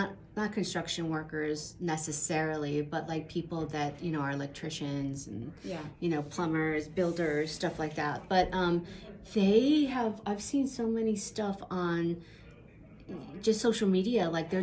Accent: California, United States; this is definitely new for me because I'm from California

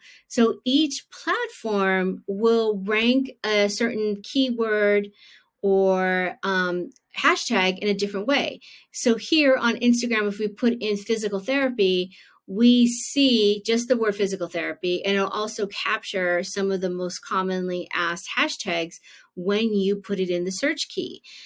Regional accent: Los Angeles, California, United States; now in Auckland, New Zealand; I live in New Zealand. I am in Auckland, New Zealand. I'm originally from Los Angeles.

